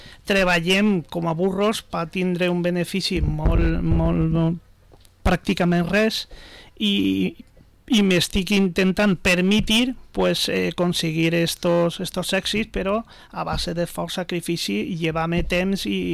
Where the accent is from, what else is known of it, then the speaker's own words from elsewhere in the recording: Vila-real, Valencian Community, Spain; Jo de Villarreal. Diu, Villarreal, això on és? Home, el que va guanyar l'Europa League. Ah, ostres, pues sí. Ara, sí, sí, de la província de València. Jo, València, no, de Castelló. Un poble que, de la ceràmica porcelanosa.